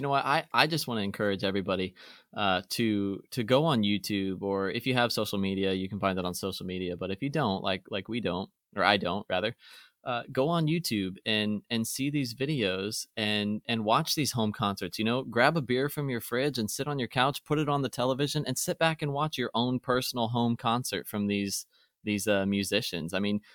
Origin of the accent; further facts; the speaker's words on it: Midwest, United States; I grew up in the Midwest, well, you know.